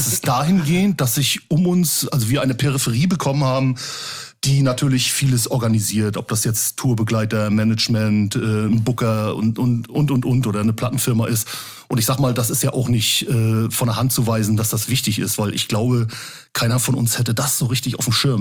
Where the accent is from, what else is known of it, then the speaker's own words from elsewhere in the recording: Rostock, Mecklenburg-Vorpommern, Germany; born there; Wo ich geboren bin, in der Hansestadt, in der wunderschönen Hansestadt Rostock.